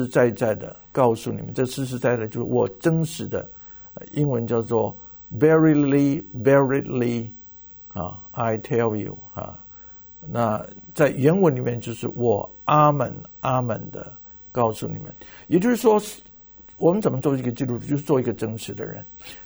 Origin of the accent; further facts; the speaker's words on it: Taiwan; 像我从小在台湾长大啊